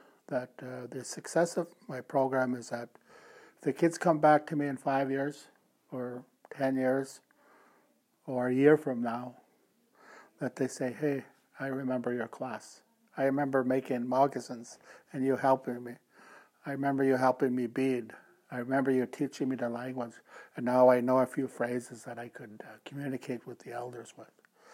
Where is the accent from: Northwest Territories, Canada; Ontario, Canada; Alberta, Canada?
Northwest Territories, Canada; I'm Dene Tetlina from the Dene Tequea First Nation in Fort Reyes.